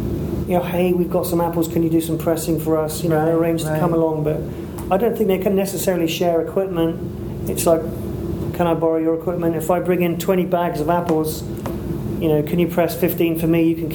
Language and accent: English; United Kingdom; And I think part of being British is... You know, taking a mickey out of yourself. We do that a lot.